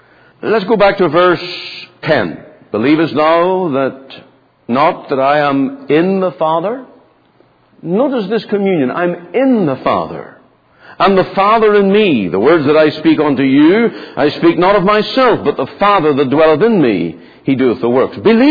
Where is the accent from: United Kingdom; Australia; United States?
United Kingdom; I'm not Irish, I'm British.